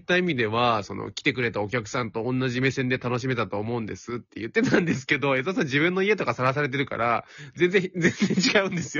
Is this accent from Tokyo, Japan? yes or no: yes; Edogawa, Tokyo, Japan; 僕ら江戸川区出身の本当にシティボーイですからね。